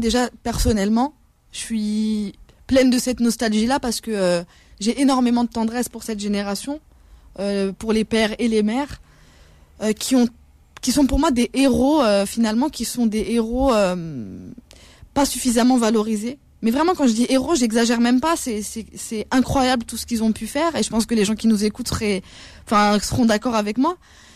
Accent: France; Quand je pense à mes parents, c'était des sujets coloniaux. Et moi, je suis une citoyenne française

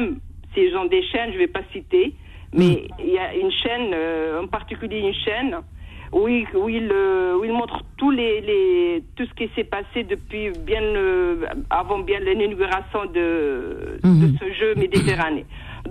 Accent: Oran, Oran Province, Algeria; now in France; Moi, j'ai passé un mois au Oran, parce que moi, je suis d'Oran.

